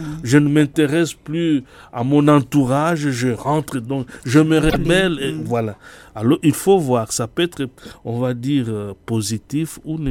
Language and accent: French; Cameroon; comme on dit chez nous au Cameroun